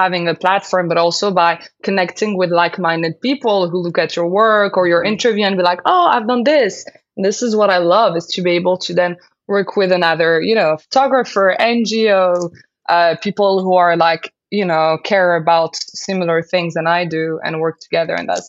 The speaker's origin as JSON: {"language": "English", "country": "Morocco", "tie": "born or raised there", "second_language": "English", "said": "growing up in Morocco, I always cared about like having a job that helped me have a social impact"}